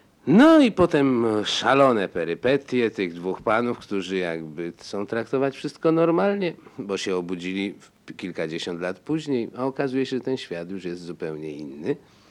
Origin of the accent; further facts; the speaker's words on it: Kraków, Lesser Poland, Poland; a jestem z Krakowa.